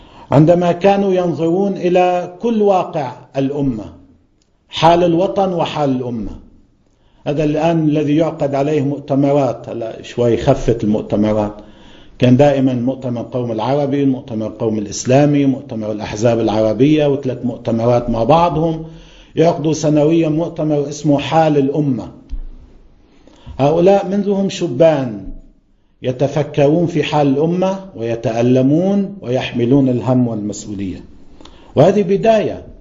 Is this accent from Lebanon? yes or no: yes; Lebanon